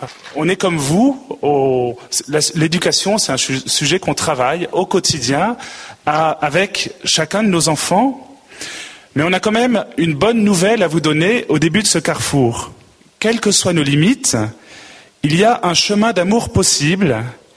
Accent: Lille, Hauts-de-France, France; nous venons de Lille, donc dans le Schnorr.

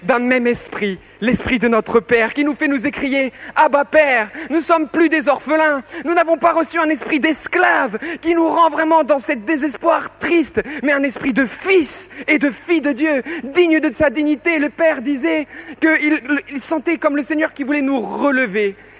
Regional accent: Lebanon; Oui, je suis libanais, mais avant tout, je suis chrétien.

